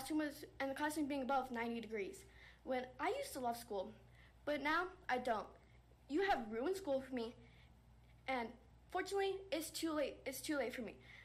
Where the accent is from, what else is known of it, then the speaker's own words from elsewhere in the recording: Berthoud, Colorado, United States; I am from Berthoud.